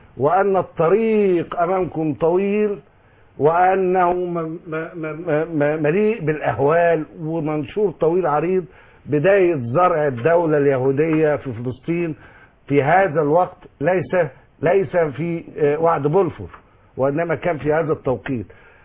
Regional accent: Egypt

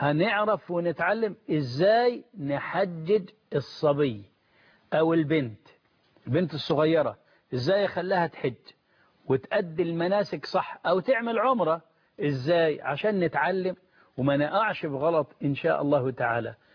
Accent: Egypt; وأسأل الله أن يبارك في بلدنا مصر وأن يجعلها أمنا أمانا

